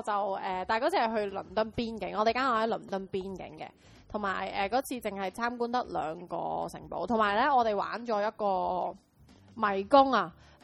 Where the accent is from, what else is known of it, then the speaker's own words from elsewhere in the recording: China; 我系中国人。